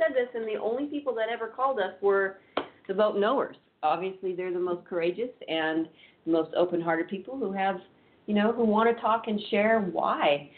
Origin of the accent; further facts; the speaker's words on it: California, United States; now in Arizona, United States; I've been focusing on Arizona, which is where we are. Mm-hmm. Though I am from California, so this does impact me.